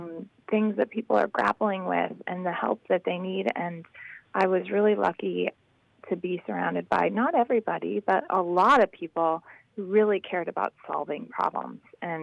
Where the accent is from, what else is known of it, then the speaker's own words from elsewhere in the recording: Galesburg, Illinois, United States; but I grew up in Galesburg. I remember when Clinton came to Galesburg